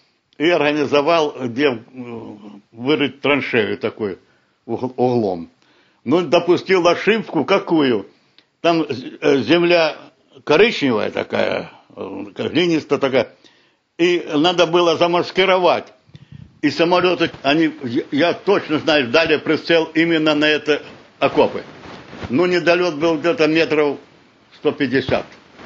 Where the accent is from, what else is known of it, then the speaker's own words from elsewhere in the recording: Krasnodar, Krasnodar Krai, Russia; born there; Родился город Краснодар, сам кубанский казак, кстати. Родился в Краснодаре в 1927 году. Война, когда началась война, в 41 году мне было 14 лет. Я 27 года рождения.